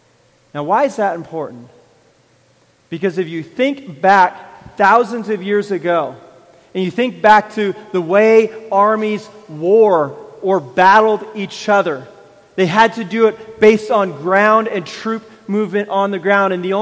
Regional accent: California, United States; when I grew up in California, everybody I knew had a trash company.

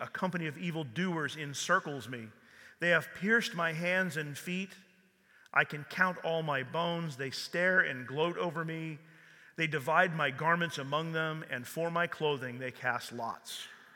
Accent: Milton, Pennsylvania, United States; I'm from Milton, for those who know me.

